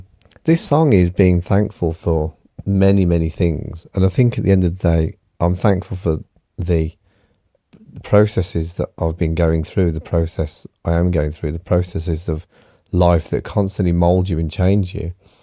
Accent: Birmingham, West Midlands, United Kingdom; accent: Birmingham; so I would like to thank Gwen Cleon for her comment regarding my Birmingham accent. See, that was my audio mail yesterday, whether my Birmingham accent has changed over the last few years.

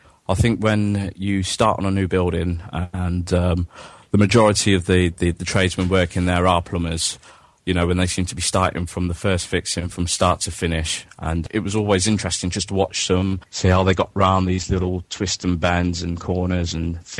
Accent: Royal Leamington Spa, West Midlands, United Kingdom; I'm from Royal Leamington Spa.

